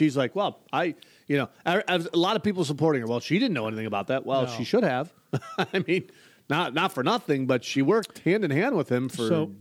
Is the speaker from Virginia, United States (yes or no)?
no; Buffalo, New York, United States; And you know, we grew up in Buffalo. So you grew up in Buffalo. You're a Bills fan. You're a Sabres fan. You know, that's your hometown, right?